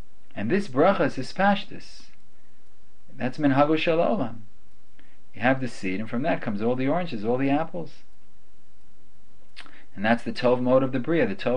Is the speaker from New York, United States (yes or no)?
yes; Manhattan, New York, United States; also born or lived in Israel; But because growing up in Manhattan, people weren't planting so many trees. And in Israel, I spent most of my years in the Old City.